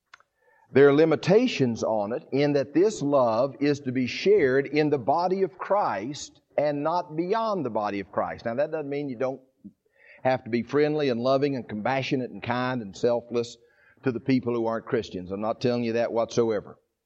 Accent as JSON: {"language": "English", "region": "the South", "country": "United States", "said": "and I'm a Southerner by birth, choice, and conviction."}